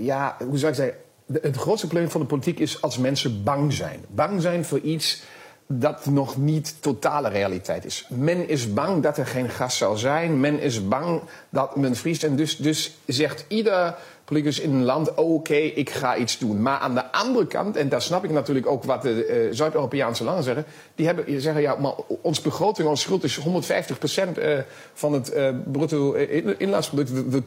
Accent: Germany; Dutch is a second language; Als Duitsers zijn totaal afhankelijk van gaas.

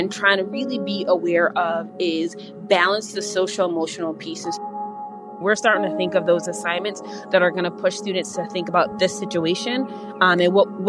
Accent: Springfield, Massachusetts, United States; born and raised in Springfield.

